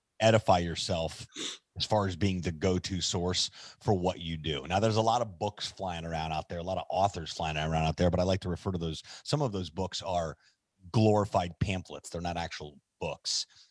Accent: Miami, Florida, United States; also born or lived in Indiana / Orlando; So I was born in Indiana, grew up until the beginning of middle school in Central Florida, in the Orlando area. And then my sister went to the University of Miami, and we followed her down here to Miami, and I've been here ever since.

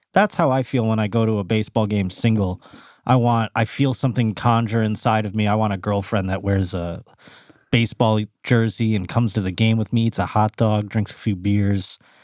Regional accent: East Coast, United States; The fact that I come from the East Coast and I never knew what Yoshinoya was until I moved here.

